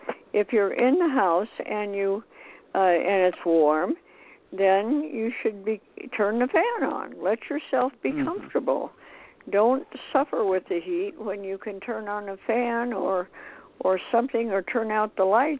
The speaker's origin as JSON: {"language": "English", "region": "Montana", "country": "United States", "tie": "born or raised there", "moved": "as an adult", "said": "I was raised in Montana and the winters were cold and I could not wait to get out of there. And I came out to California when I was 18."}